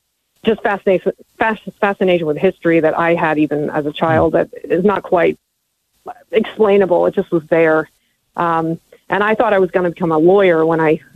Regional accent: Cornwall, New York, United States; also born or lived in Queens; Well, I grew up in a small town called Cornwall in the Hudson Valley in New York. Originally from Queens, New York, so I like to get that. I'm officially a New Yorker.

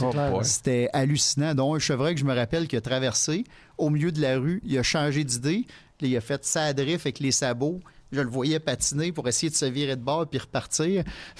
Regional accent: Quebec, Canada; Je dis, ben non, moi, je suis québécois.

